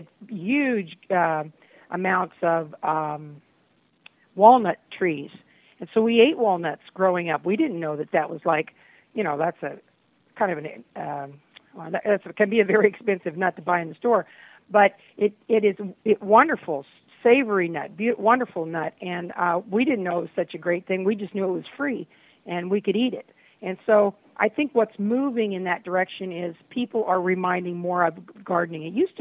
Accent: Hanover, Kansas, United States; My hometown in Hanover, Kansas, has one of the only year-round farmers markets in the state.

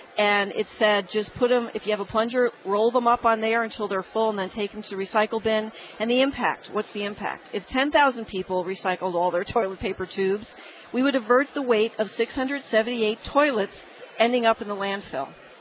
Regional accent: New Jersey, United States; I mean, I'm from Jersey. People commute there.

